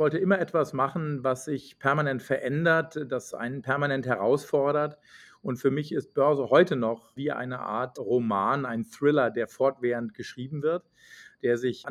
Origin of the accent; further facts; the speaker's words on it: Schlüchtern, Hesse, Germany; moved away; Also ich bin in der Gegend von Frankfurt aufgewachsen, in Schlüchtern, in Osthessen, und bin dann quasi von der Schule runter, bin nach Düsseldorf gezogen